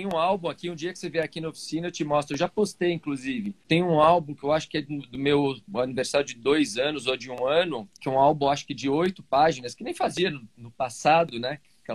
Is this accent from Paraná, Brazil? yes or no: no; Três Pontas, Minas Gerais, Brazil; born there; lá em Três Pontas, lá em Minas, onde eu nasci